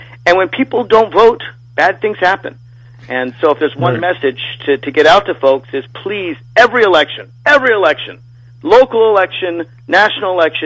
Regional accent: Alexandria, Virginia, United States; It's even bluer than my hometown of Alexandria.

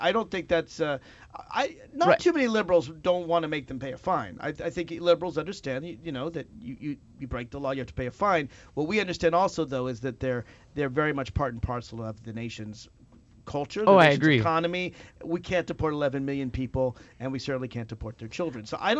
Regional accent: Nashville, Tennessee, United States; Yeah, no, I'm from Nashville, actually. So, fellow Tennessean here.

